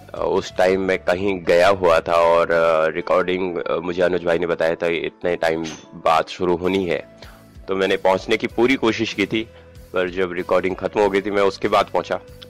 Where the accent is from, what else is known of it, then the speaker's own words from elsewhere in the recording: Uttarakhand, India; और मैं भी उत्तराखंड का रहने वाला हूँ, मैं पहाड़ों से हूँ